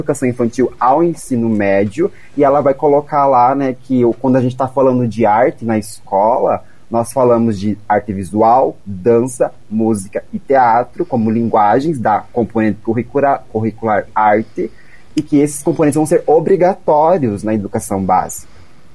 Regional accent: Rio Negrinho, Santa Catarina, Brazil; also born or lived in Curitiba; Eu sou de Rio Negrinho, Santa Catarina. Planalto Norte, fica 3 horas de Curitiba. Eu fui para Curitiba

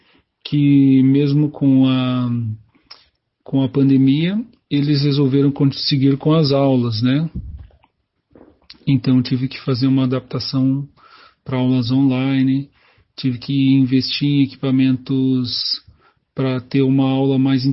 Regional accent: Curitiba, Paraná, Brazil; sou de Curitiba.

